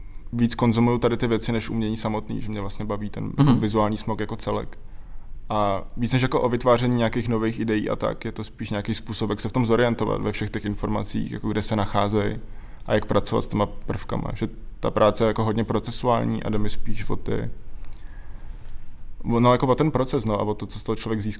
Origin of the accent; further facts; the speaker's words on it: Olšany, Olomouc Region, Czechia; born there; Já jsem se narodil v Olšanech.